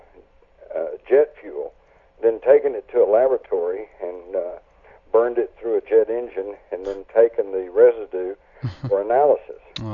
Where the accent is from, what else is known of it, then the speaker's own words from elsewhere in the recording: Fort Worth, Texas, United States; I grew up in Fort Worth, Texas, which was the home not only of the what we used to call the bomber plant, had produced bombers going back to World War II